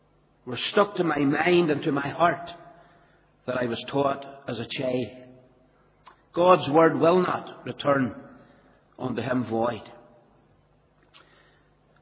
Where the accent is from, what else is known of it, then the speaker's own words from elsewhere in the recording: Belfast, Northern Ireland, United Kingdom; I come from East Belfast. You know I'm not from Ballymena by my accent. I come from the East, and I came from a little street called Templemore Street that runs from the Albert Bridge Road right through to the Bearsbridge Road.